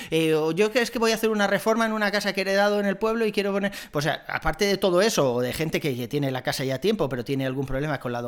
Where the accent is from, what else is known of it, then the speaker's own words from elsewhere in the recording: Valencian Community, Spain; now in Madrid, Spain; ya sabéis que soy valenciano, aunque vivamos en Madrid desde hace 7 años ya